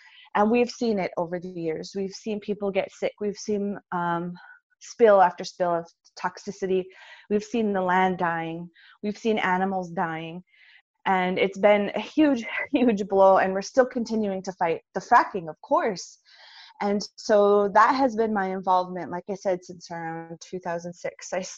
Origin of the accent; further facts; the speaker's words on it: New Town, North Dakota, United States; moved away as an adult; I am from Newtown, North Dakota. I was born and raised in North Dakota, lived there all my life until I moved out here with my husband for his job, which is Montana.